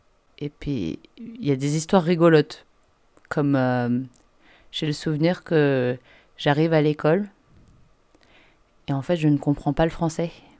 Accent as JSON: {"language": "French", "town": "Aulnay-sous-Bois", "region": "Île-de-France", "country": "France", "tie": "born or raised there", "also_born_or_lived": "Villepinte", "said": "Je suis née à Villepinte et j'ai grandi à Aulnay-sous-Bois, dans le 93, Seine-Saint-Denis, dans la région parisienne. Mon enfance, c'était dans les années 90, quoi."}